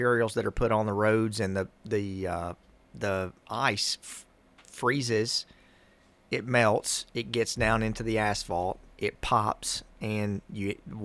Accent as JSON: {"language": "English", "town": "Monteagle", "region": "Tennessee", "country": "United States", "said": "Well, you know, I'm from Monteagle. So"}